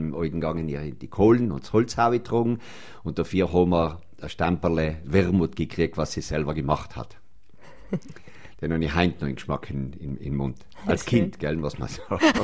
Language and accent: German; Brixen, Trentino-Alto Adige, Italy; Ich bin in Brixen geboren, ja, und aufgewachsen, ja. Sogar am Domplatz, genau vis-à-vis von Tschumpus, war früher der Eingang von der Wohnung. Also ganz nuchend am Domplatz gewohnt haben.